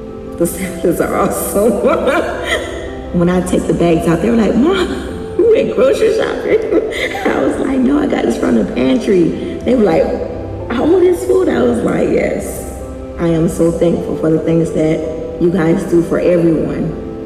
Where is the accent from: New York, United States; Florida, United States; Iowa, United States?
Florida, United States; St. Petersburg; I am born and raised in St. Petersburg. I absolutely love living and growing up here in St. Petersburg.